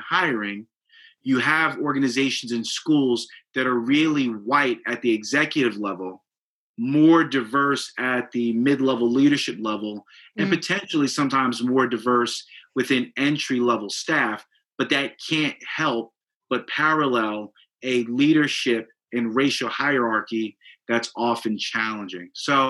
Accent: Jersey City, New Jersey, United States; but I'm also from Jersey City, New Jersey.

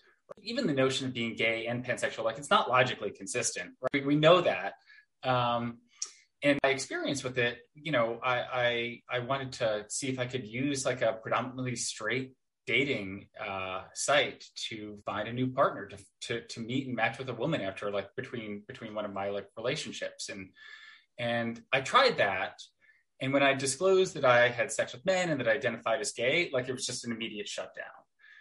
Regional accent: Long Island, New York, United States; now in New York City, United States; I grew up in Long Island. I live in New York City, and I've lived here for like 15 and a half, almost 16 years

